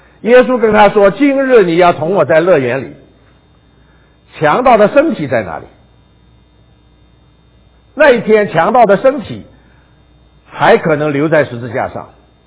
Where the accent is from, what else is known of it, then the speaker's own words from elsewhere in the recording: China; 我们中国人有一句话也可能比较相信的，就是万人坑啊